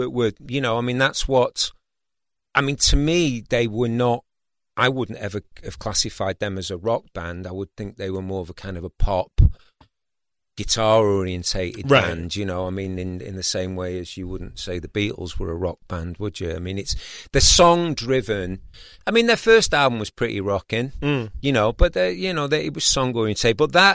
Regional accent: United Kingdom; being British, you know

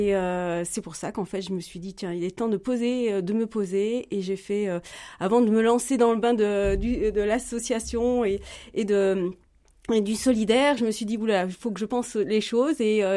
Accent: Roanne, Auvergne-Rhône-Alpes, France; j'ai 52 ans, je suis originaire de Roanne, j'ai un fils

